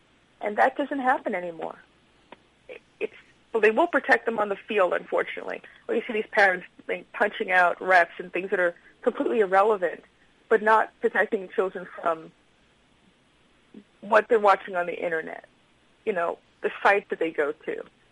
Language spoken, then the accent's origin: English; New York, United States; I'm a New Yorker. I would not sit here for that.